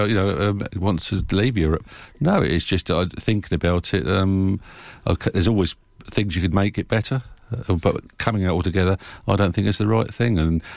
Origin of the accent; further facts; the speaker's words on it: Leicester, East Midlands, United Kingdom; born there; I was born in Leicester, so I'm pretty happy at the moment.